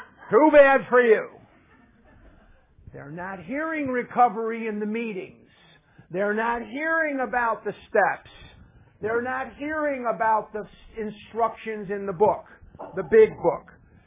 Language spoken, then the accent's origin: English; Chicago, Illinois, United States; also born or lived in Eugene, United States; now in Scottsdale, United States; I live in Scottsdale, Arizona. I'm born and raised in Chicago. I lived in Eugene, Oregon for 9 years.